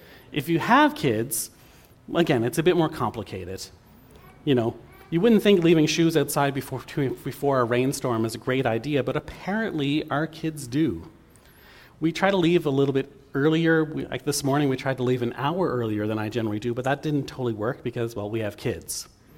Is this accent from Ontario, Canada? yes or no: no; Prince Edward Island, Canada; I grew up in Prince Edward Island. My family had a shore lot.